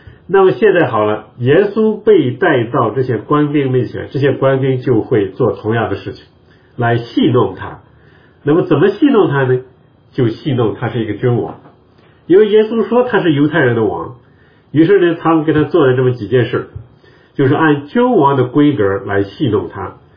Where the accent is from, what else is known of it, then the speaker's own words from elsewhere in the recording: China; 我们中国人有历史当中有一个说法叫金盆洗手